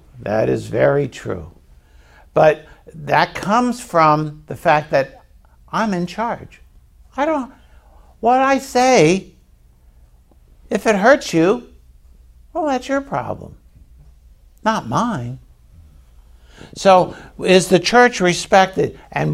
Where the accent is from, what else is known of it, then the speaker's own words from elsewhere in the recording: Baltimore, Maryland, United States; because I'm from Baltimore, bridges sometimes fall.